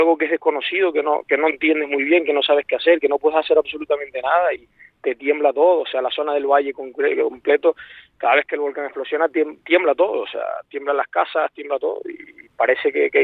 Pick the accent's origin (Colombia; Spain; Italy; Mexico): Spain; La Palma, Canary Islands; Sí, yo soy de la Palma, concretamente del lado donde está el volcán ahora mismo activo, en la zona oeste de la isla.